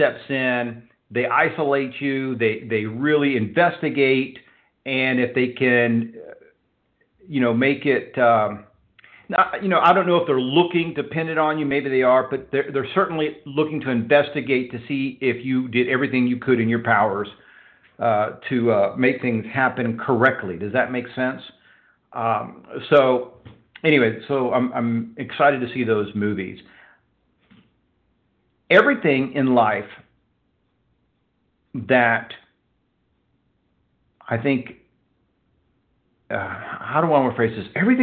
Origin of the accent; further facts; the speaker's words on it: Houston, Texas, United States; he's an independent investment advisor located in my hometown of Houston, Texas.